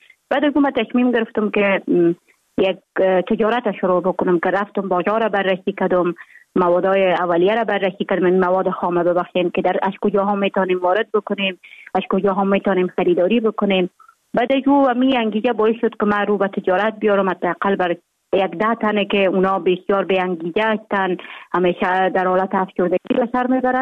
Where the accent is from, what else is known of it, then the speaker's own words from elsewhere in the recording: Jowzjan, Afghanistan; also born or lived in Mazar-i-Sharif; من در ولایت جوزجان به دنیا آمدم، 26 سال عمر دارم، مکتب خود در افغان ترک تا سنف 9 در جوزجان خواندم، بعدن آمدم از سنف 10 تا 12 در افغان ترک مجار شریف ادامه دادیم.